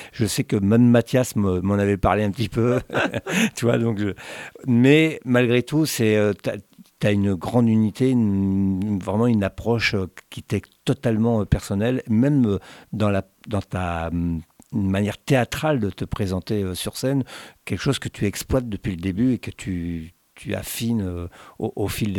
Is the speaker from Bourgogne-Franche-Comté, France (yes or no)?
no; Île-de-France, France; quand on me dit que je suis parisien, ça s'entend un petit peu. Je dis, non, moi, je suis pas parisien, je suis banlieusard.